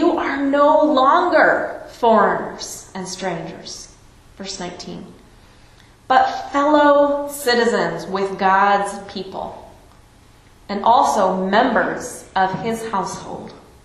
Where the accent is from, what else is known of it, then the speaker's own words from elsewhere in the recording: San Francisco, California, United States; Where I grew up in the San Francisco area, there are Chinese American families that go back 5 or 6 generations